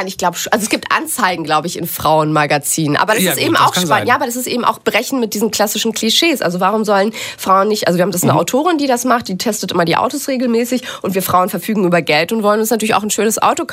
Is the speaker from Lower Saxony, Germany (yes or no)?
yes; Lower Saxony, Germany; Ich bin ja aus Niedersachsen. Das heißt, dann tummel ich ab und zu mich auch in Hannover herum.